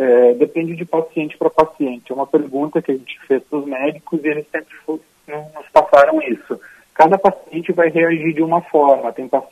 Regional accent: Teutônia, Rio Grande do Sul, Brazil; Isso, a gente é de Teutônia, no interior do estado.

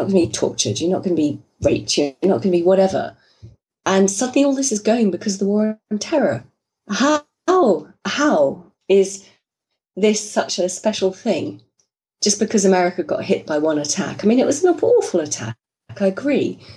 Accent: United Kingdom; I'm British

